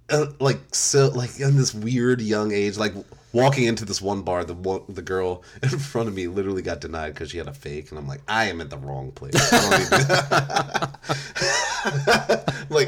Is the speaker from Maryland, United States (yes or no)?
yes; Towson, Maryland, United States; And I was always like, I'm from Towson.